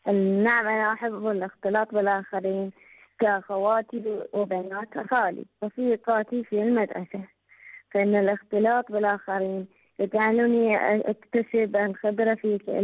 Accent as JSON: {"language": "Arabic", "country": "Iraq", "said": "من العراق."}